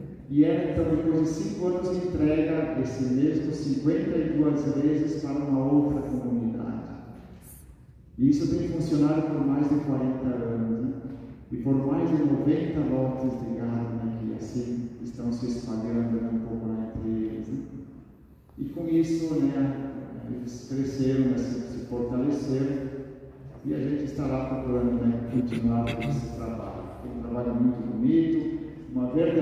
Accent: Rio Grande do Sul, Brazil; also born or lived in South Korea / São Paulo, Brazil; sou brasileiro, gaúcho, missionário da Consolata.

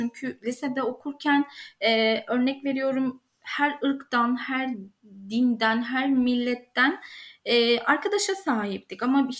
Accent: Istanbul, Turkey; İstanbul doğma büyüme biri olduğum için belki de bunu inanın kestiremiyorum nereden geliyor.

